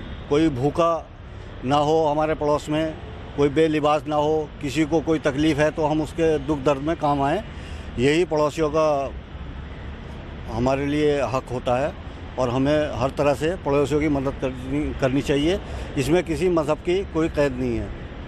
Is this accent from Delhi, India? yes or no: yes; Mustafabad, Delhi, India; और मैं मुस्तफाबाद से बिलोंग करता हूँ।